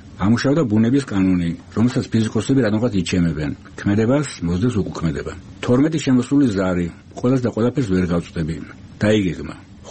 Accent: Tbilisi, Georgia; also born or lived in Batumi; მე თბილისელი ვარ, თუმცა ბათუმში დაბადებული

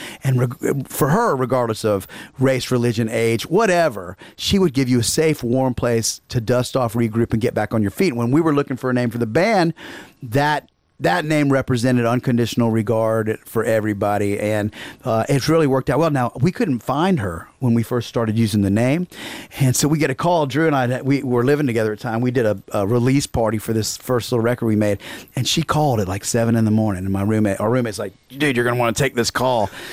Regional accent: Gainesville, Florida, United States; We grew up down there in Gainesville, Florida

